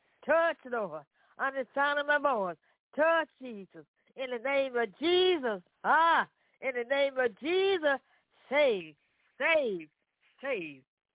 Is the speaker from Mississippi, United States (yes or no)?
no; Memphis, Tennessee, United States; This is City Prosperity Broadcast. I'm from Memphis, Tennessee.